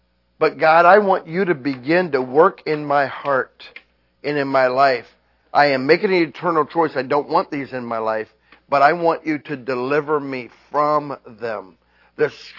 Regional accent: United States; And it's okay for me to say anything I want because I'm an American.

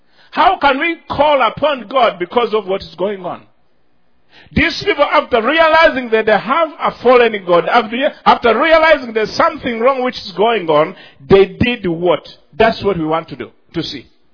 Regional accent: Uganda; English is a second language; When I was growing up in Uganda

